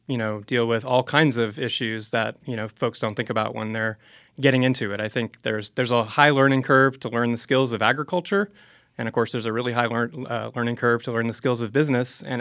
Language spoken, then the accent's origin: English; United States; Well, I grew up outside of Washington, D.C. in a big urban and suburban environment, pretty far away from the farm world.